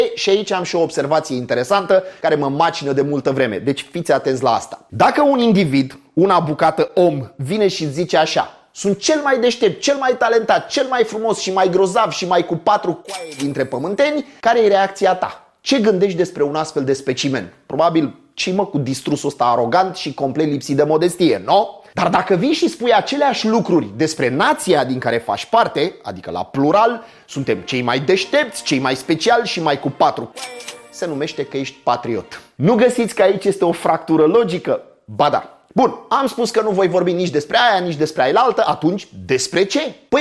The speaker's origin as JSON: {"language": "Romanian", "country": "Romania", "said": "Sunt român până în măduva oaselor"}